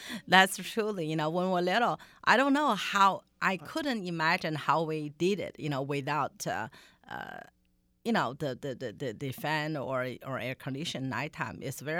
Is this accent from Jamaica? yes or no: no; China; moved away; Yeah. I come from China.